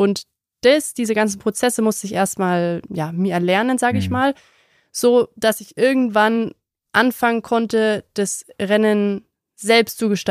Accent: Germany; bei der EM in Rom habe ich als Deutsche gewonnen und die Leute aus Italien haben mir zugejubelt.

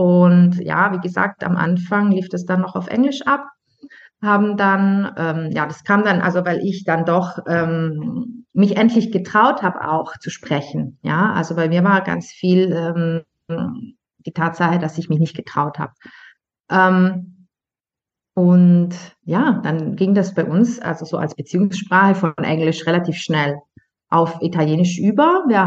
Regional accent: Baden-Württemberg, Germany; Ich bin in Deutschland bei Stuttgart geboren und aufgewachsen. Mein Papa ist Italiener. Meine Mama ist Deutsche. Ich bin aber selber nicht zweisprachig direkt

